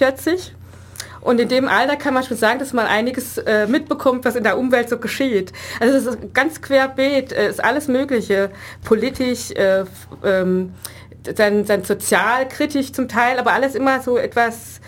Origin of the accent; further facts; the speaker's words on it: Saarland, Germany; born there; now in Neu-Ulm, Germany; wurde ich 65 im Saarland geboren und lebe aber mittlerweile seit 1988 mit meiner Familie hier in Neu-Ulm.